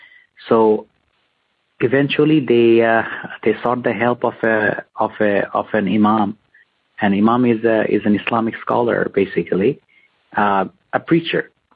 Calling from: Bangladesh; I'm calling from Bangladesh.

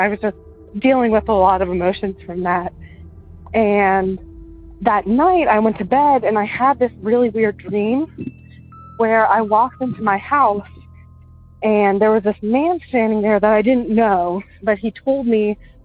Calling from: Maryland, United States; I'm calling from Western Maryland.

